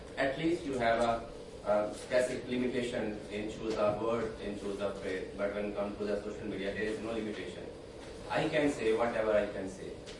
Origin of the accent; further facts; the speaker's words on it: Pakistan; English is a second language; Basically, I'm a journalist from Pakistan.